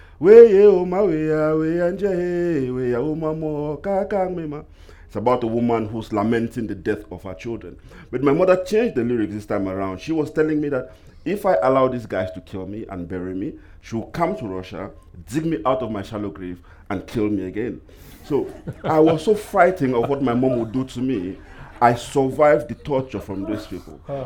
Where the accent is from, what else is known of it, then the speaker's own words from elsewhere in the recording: Cameroon; accent: Cameroonian; English is a second language; I walked up to him, excuse me, with my thick Cameroonian accent, right? Excuse me, do you know a Cameroonian?